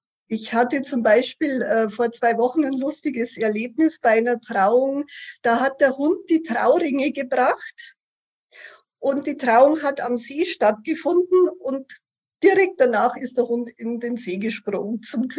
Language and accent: German; Passau, Bavaria, Germany; born there; now in Munich, Germany; ich komme gebürtig aus Passau und wohne seit über 25 Jahren in München.